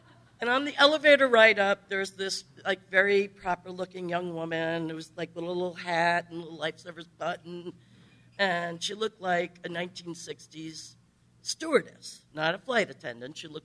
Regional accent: Brooklyn, New York, United States; So I grew up in Brooklyn, New York, and it was a phenomenal place to grow up

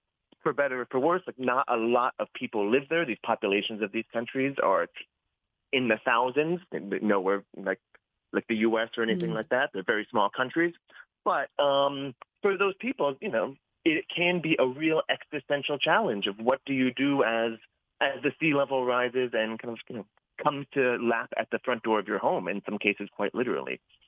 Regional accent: Arizona, United States; I grew up in Arizona personally, and wildfires were a common occurrence.

